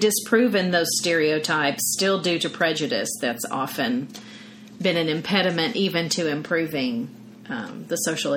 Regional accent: Louisiana, United States; And I've definitely heard that. I'm from Louisiana.

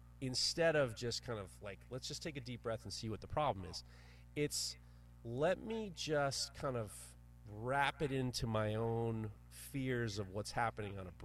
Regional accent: New York, United States; it's not too hard to figure out where I'm Jewish guy from New York.

